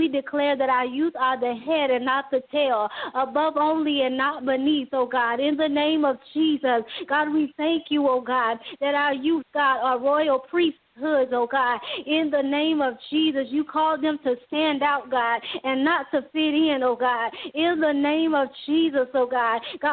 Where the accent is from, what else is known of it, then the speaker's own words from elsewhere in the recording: Jacksonville, Florida, United States; I'm from Jacksonville, Florida. I am 35 years old.